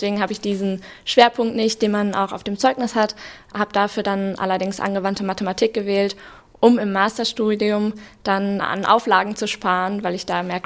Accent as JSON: {"language": "German", "town": "Sundern", "region": "North Rhine-Westphalia", "country": "Germany", "said": "Ich komme hier aus der Gegend, aus Sundern, spiele da auch Volleyball und ich wollte gerne hier in der Heimat bleiben und nicht in eine Großstadt ziehen."}